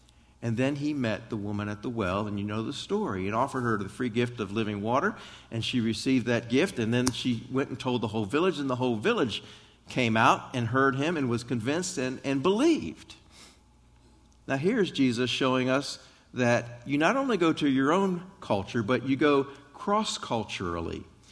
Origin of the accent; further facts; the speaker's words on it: Maryland, United States; moved away as an adult; now in Texas, United States; Karen and I came from Maryland. We lived our first almost 28 years or so in Maryland, and then came to Texas.